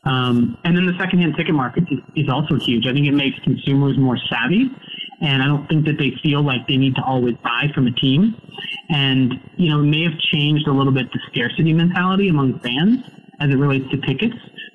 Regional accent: Seattle, Washington, United States; I'm from Seattle, and I was up there for the holidays

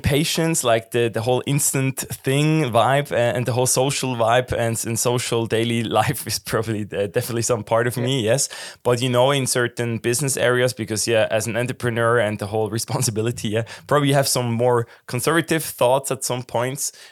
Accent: Nidwalden, Switzerland; So, yeah, I grew up in Nidwalden, so central Switzerland, very traditional canton, still a lot of friends there and active there.

